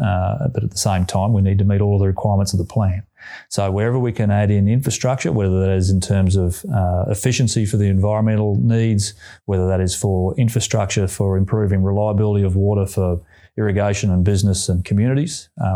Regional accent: Queensland, Australia; I come from Queensland, where fires, floods and you know, droughts tend to be part of everyday life

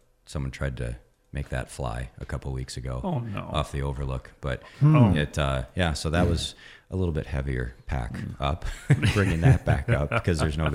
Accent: Minnesota, United States; But I growing up in Minnesota, I'd winter camp, and I'd hear them howling and stuff.

